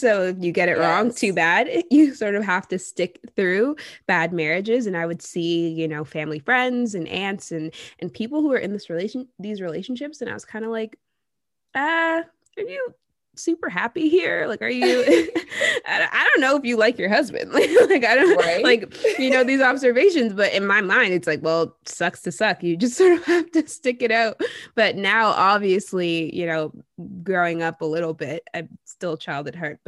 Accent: Nigeria; you know, I'm Nigerian and my parents, again, I think they met when they were like 5 years old.

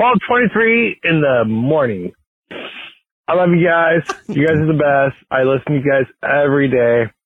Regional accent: Lodi, California, United States; from Lodi. I just turned down my radio right now. Hold on. Turn that off right now. Lodi, California.

